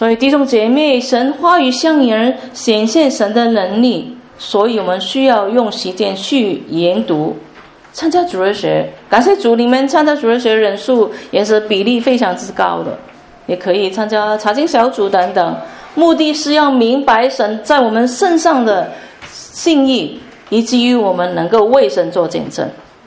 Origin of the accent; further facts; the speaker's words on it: Hong Kong; 我们都香港人特别会啊，争取我的权益